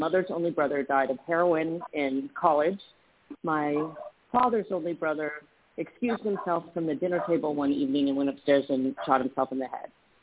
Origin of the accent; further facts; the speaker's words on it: London, United Kingdom; born there; So I was born in 1969 in London, England, to American parents